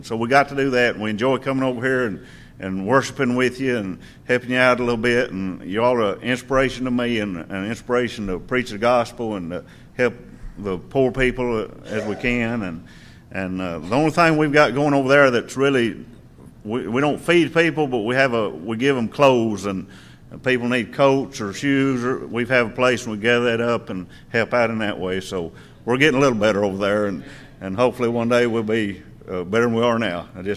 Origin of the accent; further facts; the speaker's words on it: Oklahoma, United States; I'm from Oklahoma. And we worship with a church in Broken Bow, Oklahoma, which is right over in southeast Oklahoma.